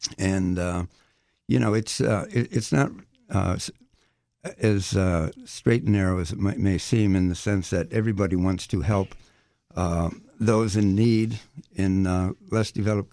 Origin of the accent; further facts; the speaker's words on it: England, United Kingdom; born there; No, I was born in England.